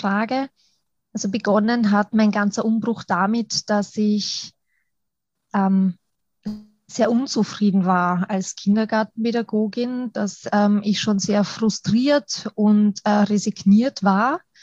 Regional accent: Schwechat, Lower Austria, Austria; ich komme aus Schwechat, also im schönen Niederösterreich wohne ich.

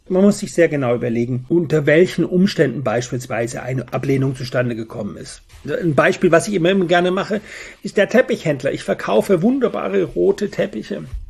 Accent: Bavaria, Germany; accent: Bavarian; Dann bin ich mit meinem bayerischen Dialekt vielleicht mal interessant

